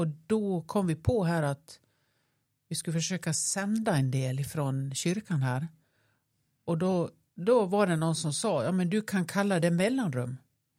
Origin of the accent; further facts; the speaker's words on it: Nås, Dalarna County, Sweden; accent: dalmål; jag är ifrån Nås i Västerdalarna. Detta dalmål avslöjar mig lite.